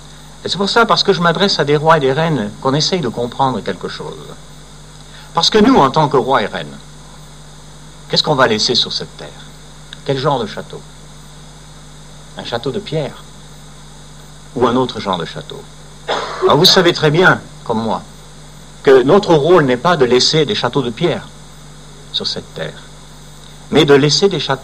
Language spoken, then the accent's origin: French; Versailles, Île-de-France, France; born there; c'est parce que je suis né à Versailles.